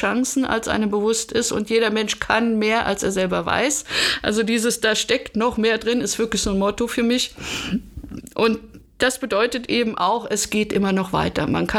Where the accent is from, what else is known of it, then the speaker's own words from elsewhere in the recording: Berlin, Germany; Ich bin Berlinerin, aber ich arbeite auch europaweit. Allerdings coachen kann ich nur in Deutsch, weil da kommt es auch auf die Feinheiten der Sprache an. Und ich beherrsche keine zweite Sprache so gut wie Deutsch.